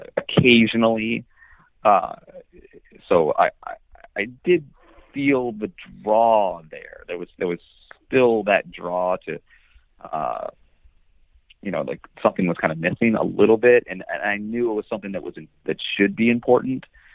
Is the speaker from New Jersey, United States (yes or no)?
no; Reston, Virginia, United States; also born or lived in Ann Arbor, Michigan; Well, I was born in Ann Arbor, Michigan. My family moved from Ann Arbor to Reston, Virginia, where I spent my youth.